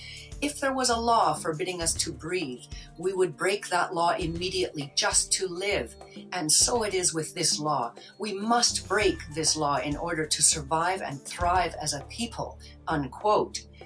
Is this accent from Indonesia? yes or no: no; Canada; from Canada, a former political prisoner.